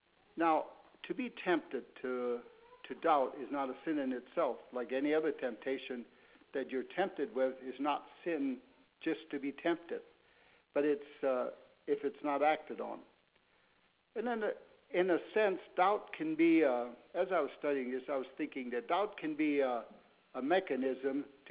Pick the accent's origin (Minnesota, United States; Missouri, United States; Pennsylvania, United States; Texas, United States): Missouri, United States; I'm actually from Missouri, the Show Me State.